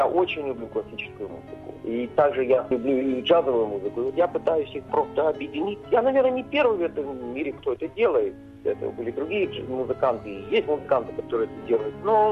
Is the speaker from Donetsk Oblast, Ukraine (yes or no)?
no; Odesa, Odesa Oblast, Ukraine; Я просто как одессит обязан там.